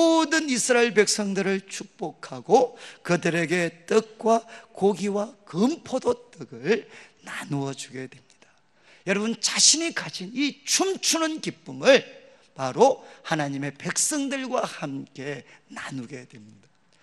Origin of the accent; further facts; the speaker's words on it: Daegu, South Korea; 저는 고향이 대구고 그리고 이제 서울에서 대구 내려올 때